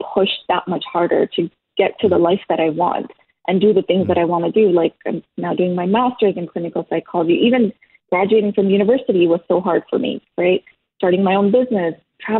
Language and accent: English; Toronto, Ontario, Canada; I was raised in Toronto. I had different ideas, ideologies, like everything, the way that I was brought up, my mindset was so different versus somebody that's born in Pakistan.